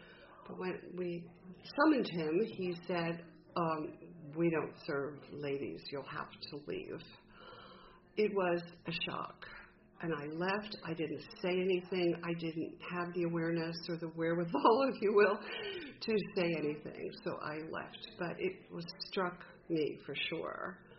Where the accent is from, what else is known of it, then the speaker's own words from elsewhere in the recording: Philadelphia, Pennsylvania, United States; Well, I grew up in Philadelphia, and I came to Princeton on a blind date when I was 17 or 18